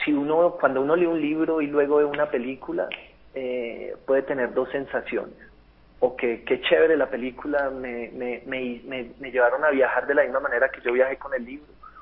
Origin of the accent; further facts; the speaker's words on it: Tuluá, Valle del Cauca, Colombia; also born or lived in Cartago; porque soy de pueblo, vengo de un pueblo, nací en Cartago, me crié en Tuluá, son pueblos muy pequeños y muy calentanos.